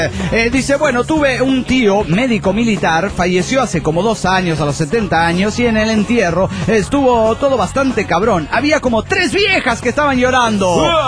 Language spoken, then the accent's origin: Spanish; Tultitlán, State of Mexico, Mexico; de Tutitlán, Estado de México.